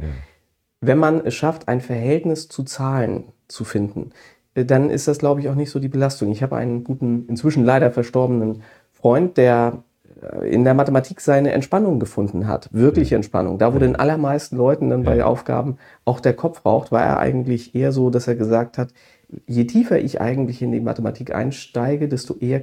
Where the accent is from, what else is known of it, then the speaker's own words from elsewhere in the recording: Flensburg, Schleswig-Holstein, Germany; Beide Ecken sind ganz anders vergleichsweise als meine Heimat Flensburg oder eben Langballig.